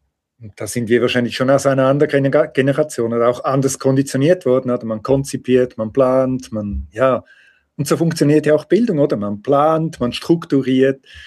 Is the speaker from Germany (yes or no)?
no; Switzerland; der ist glücklicherweise bei uns in der Schweiz nicht so ein Thema. Schon etwas, aber es ist nicht ganz so extrem wie bei euch.